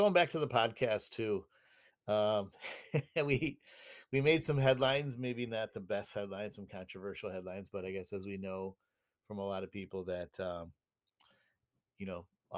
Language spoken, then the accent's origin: English; Buffalo, New York, United States; also born or lived in Michigan / Washington, D.C. / Chicago; born and raised in Buffalo, New York, grew up in the same town where the Buffalo Bills play. And went to school at Michigan State, lived in Washington, D.C. for a year